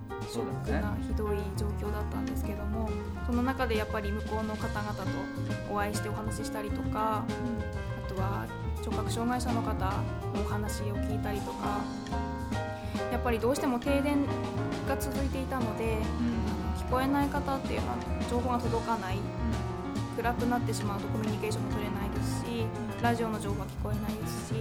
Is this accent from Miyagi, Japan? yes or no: yes; Miyagi, Japan; moved away as an adult; now in Tokyo, Japan; 私はもともと宮城県出身でして、あの中学生の時から、歌手になりたいという夢があったんですけども、まあ、東京にその夢をね目指して上京してからはもう8年経ってしまいました。